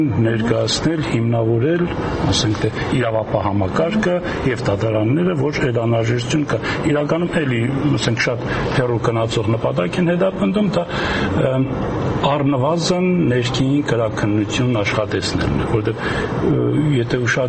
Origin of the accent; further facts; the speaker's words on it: Gyumri, Shirak, Armenia; ես որպես գյումրեցի